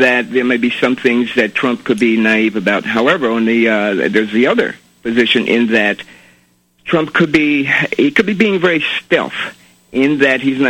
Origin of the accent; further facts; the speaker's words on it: United States; I, as an American black man and an independent, I voted in 2008.